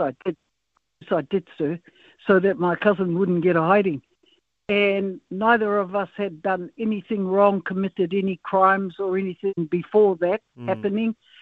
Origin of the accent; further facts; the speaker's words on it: Takapuna, Auckland, New Zealand; I attended Takapuna Grammar, and then I was taken from Takapuna Grammar to Northcote College in these different homes that I was placed in.